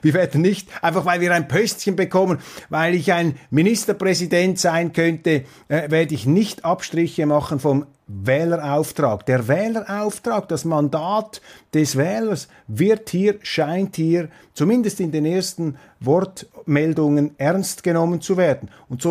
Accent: Switzerland; ist für mich wichtig, als Schweizer sowieso, denn Deutschland ist ein enorm wichtiges Land für Europa, aber eben auch für unser Land, für die Schweiz

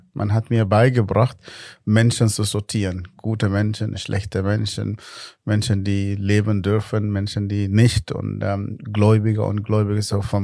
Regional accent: Northern, Sudan; German is a second language; now in Germany; ich bin in einer islamischen Familie geboren im Nordsudan.

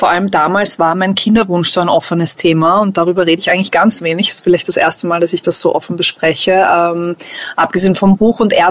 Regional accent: Texas, United States; first language English; German is a second language; ich bin in Texas aufgewachsen und somit ist irgendwie texanisch, nein, Englisch natürlich meine Herzenssprache der Emotionen.

